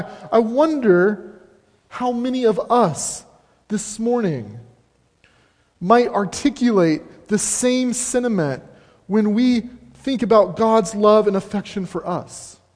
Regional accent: Seattle, Washington, United States; I was born in Seattle, and growing up in Seattle, I learned to like to.

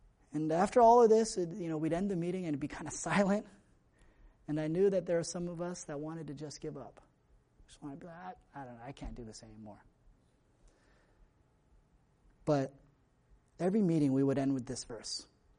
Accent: California, United States; I'm from California, you know, I came out with like my tank top

